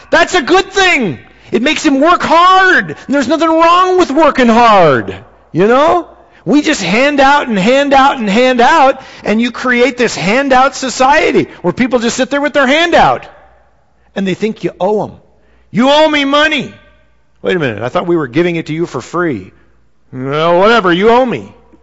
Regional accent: Minnesota, United States; also born or lived in South Dakota; I grew up in Indian country. You know, Minnesota and South Dakota, those two states, you know, are filled with Indians.

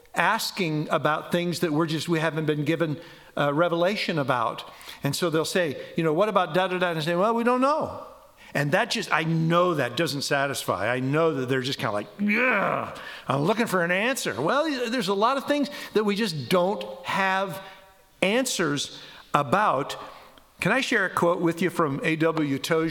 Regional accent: Midwest, United States; growing up in the Midwest of America, you know, I spent a lot of summer nights listening to thunder

